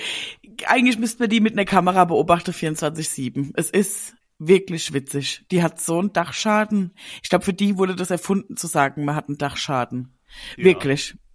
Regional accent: Brechen, Hesse, Germany; Ich komme aus Brechen und Brechen liegt in Hessen.

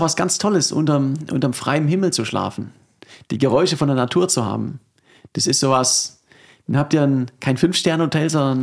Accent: South Germany, Germany; Also ich komme natürlich auch aus dem Süden, den kenne ich ein bisschen besser. Ich habe 2 Jahre in München gelebt

